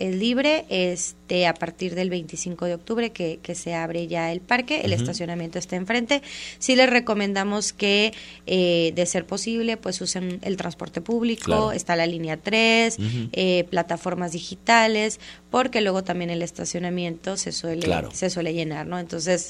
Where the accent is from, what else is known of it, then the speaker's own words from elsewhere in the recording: Guadalajara, Jalisco, Mexico; como tapatíos